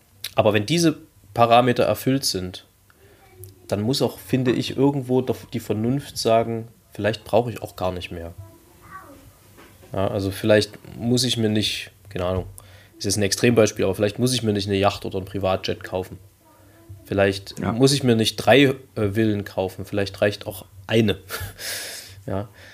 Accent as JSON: {"language": "German", "country": "Germany", "tie": "born there", "said": "Das ist ein Privileg, dass ich in Deutschland geboren bin, dafür kann ich nichts."}